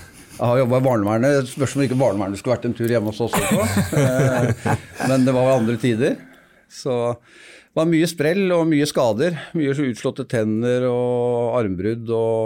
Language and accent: Norwegian; Vestby, Akershus, Norway; Vi var født og oppvokst ute I Vestby, rett utenfor Oslo.